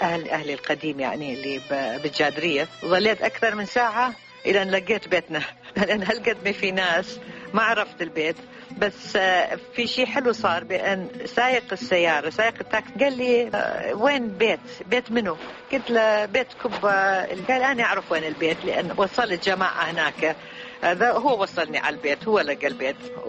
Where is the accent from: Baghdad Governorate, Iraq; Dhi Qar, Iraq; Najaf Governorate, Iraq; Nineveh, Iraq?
Baghdad Governorate, Iraq; Baghdad; moved away; من سنة 71 من طلعت من بغداد وهو كله تنقل